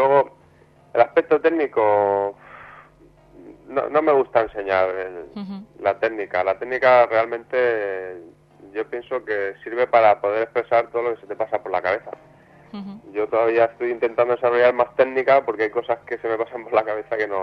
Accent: Alicante, Valencian Community, Spain; pues todas las orquestas de mi barrio, de ahí de Alicante, yo soy alicantino.

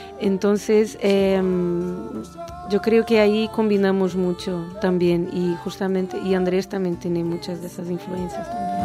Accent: Brazil; Spanish is a second language; vengo de Brasil, pero siempre me gustó investigar otros estilos

